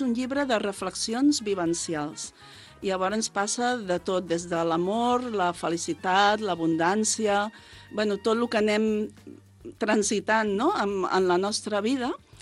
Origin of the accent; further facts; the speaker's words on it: El Vendrell, Catalonia, Spain; now in Sant Pere Molanta, Spain; Jo sóc filla del Vendrell, tot i que vinc a Sant Pere Molanta fa 30 anys, val?